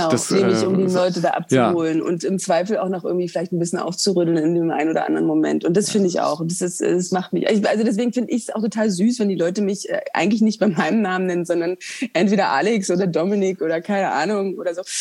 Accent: East Germany, Germany; wir sind halt auch die gleiche Generation. Wir kommen beide aus dem Osten

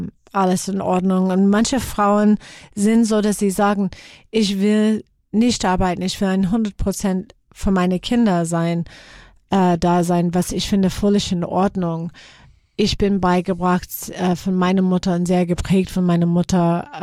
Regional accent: United States; Wir sind bei Maximilian Cinema in München, meine ich, gewesen und als Amerikaner

